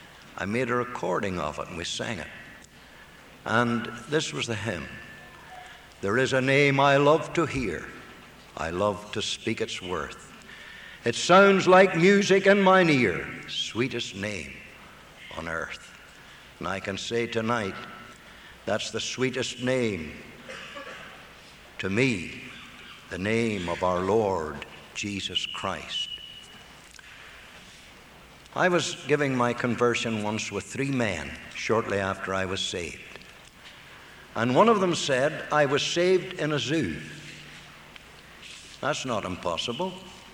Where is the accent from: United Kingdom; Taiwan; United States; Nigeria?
United Kingdom; Lurgan, Northern Ireland; So I was born in Lurgan. It's a famous place for preachers and evangelists.